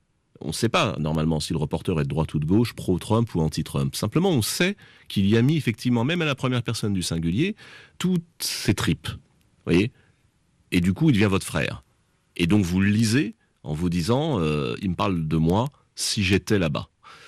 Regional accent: France; On est français et on comprend ce monde depuis notre point de vue de français

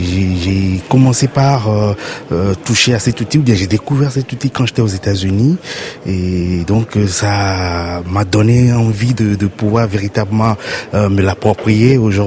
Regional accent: Togo; je suis journaliste multimédia et formateur, je viens du Togo.

